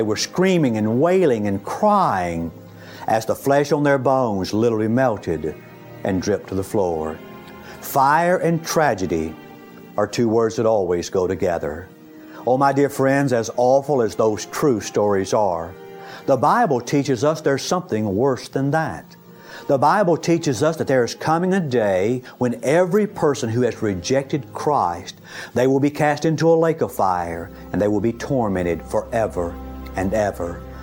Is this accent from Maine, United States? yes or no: no; Fort Smith, Arkansas, United States; In Franklin County, Arkansas, near my hometown of Fort Smith, several years ago, an oil well exploded.